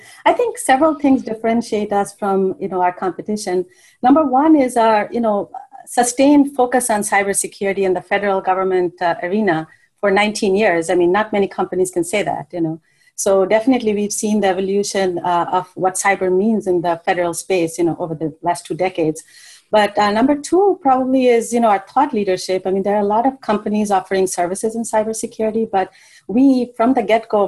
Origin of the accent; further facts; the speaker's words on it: India; moved away as an adult; now in United States; So I grew up in India, and that's where I did my undergraduate in electrical engineering. So then I came to the U.S. to do graduate school in telecommunications.